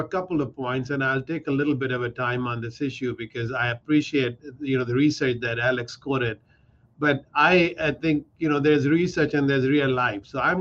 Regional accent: Pakistan; But I'll tell you, I come from Pakistan.

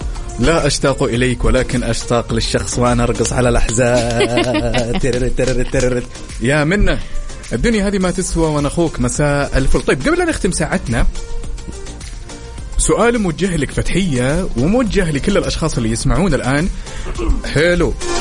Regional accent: North, Saudi Arabia; يعني إحنا كوننا أهل الشمال تعلمنا من أهل الحجاز

